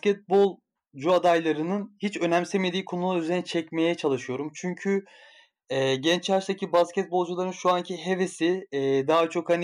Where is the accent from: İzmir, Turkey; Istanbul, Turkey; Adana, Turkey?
Istanbul, Turkey; born there; 1992 İstanbul doğumluyum.